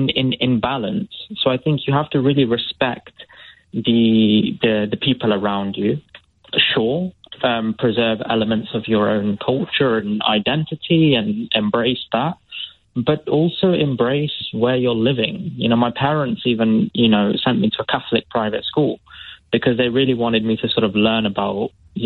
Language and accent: English; United Kingdom; born there; I might have been born in the UK, but obviously I am of Indian origin.